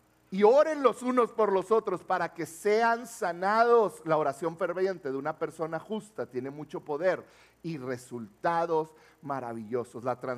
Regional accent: Mexico; Lo que nosotros no hacemos y como mexicanos menos hacemos.

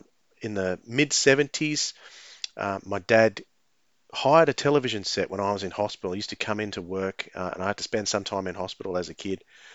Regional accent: Tasmania, Australia; as you can hear from my accent, I am located in Australia. Specifically, I'm located in Tasmania, which is an island off the south of the eastern side of Australia, about an hour's flight from Melbourne.

